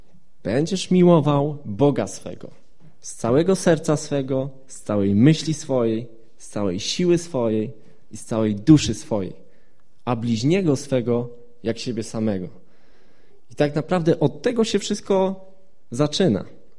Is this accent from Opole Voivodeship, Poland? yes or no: no; Ustroń, Silesian Voivodeship, Poland; now in Warsaw, Poland; Ja pochodzę z Ustronia, z osiedla Manhattan. Tam się wychowałem. I od 8 lat pracuję i działam w Warszawie.